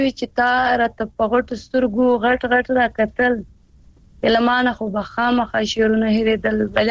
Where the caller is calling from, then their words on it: Quetta, Balochistan, Pakistan; زکوټ نه بلوچستان